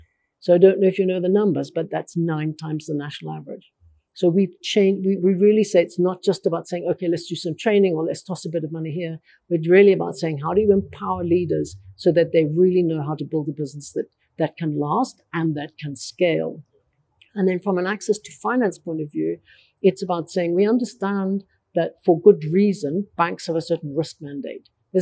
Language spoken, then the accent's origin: English; South Africa; We really, as South African economy, in a very bad state.